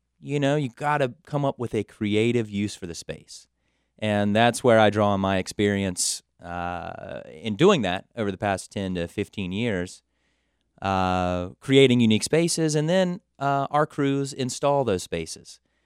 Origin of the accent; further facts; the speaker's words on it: Richmond, Virginia, United States; Growing up in Richmond, Virginia, started just working outside in the summer.